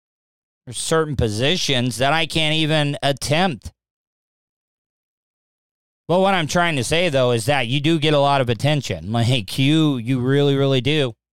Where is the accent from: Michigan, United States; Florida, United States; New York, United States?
Florida, United States; but me being born and raised in Volusia County, in Florida, I know how important the bikers are.